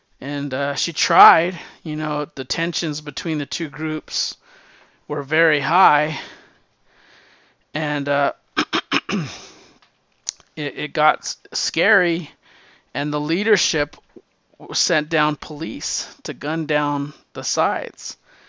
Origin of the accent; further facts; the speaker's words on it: New Mexico, United States; because I was raised in New Mexico, I always felt like it was like a melting pot of cultures.